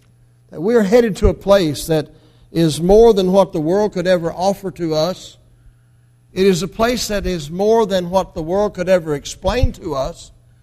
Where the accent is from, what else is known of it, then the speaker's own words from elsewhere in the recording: Marion, Kentucky, United States; I came from Crittenden County, Marion, about 50 miles from here. That's where I came from.